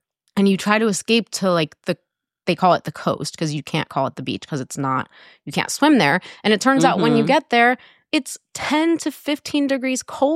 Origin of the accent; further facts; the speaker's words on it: New Jersey, United States; moved away as an adult; also born or lived in Middletown, Connecticut / New York; now in Portland, United States; So I moved from Middletown, Connecticut, where I went to college. I'm from mm-hmm. New Jersey. And then I went to New York. And then I lived in New York for 5 years-ish, 5 and a half. And then I moved to Portland, Oregon